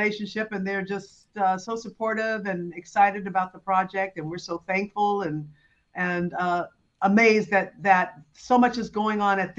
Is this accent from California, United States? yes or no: yes; Los Angeles, California, United States; Billy growing up in St. Louis and me growing up here in Los Angeles.